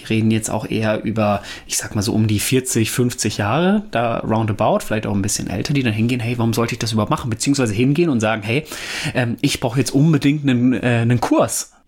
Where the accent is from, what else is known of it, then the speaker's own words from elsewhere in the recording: North Rhine-Westphalia, Germany; Ich komme ja ursprünglich aus dem Pott